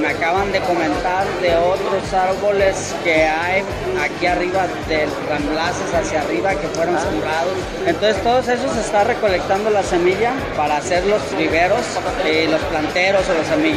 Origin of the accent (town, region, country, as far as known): Mexico